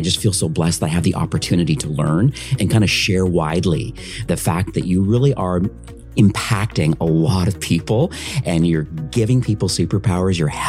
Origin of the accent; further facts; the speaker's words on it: Canada; just being a Canadian